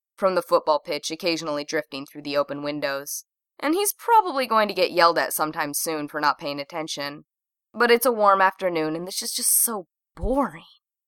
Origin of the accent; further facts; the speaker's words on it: United Kingdom; accent: British; I apologize for my British accent a lot.